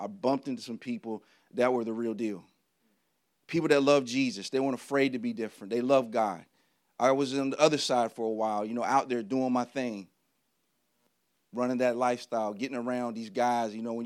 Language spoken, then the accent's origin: English; Texas, United States; I didn't grow up in the church. I grew up in Texas and spent my summers in Tennessee.